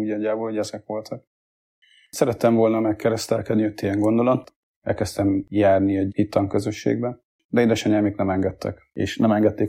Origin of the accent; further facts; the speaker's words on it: Dunafalva, Bács-Kiskun, Hungary; Onnantól kezdve ő lett a nevelőapám, felköltöztünk Dunafalvára.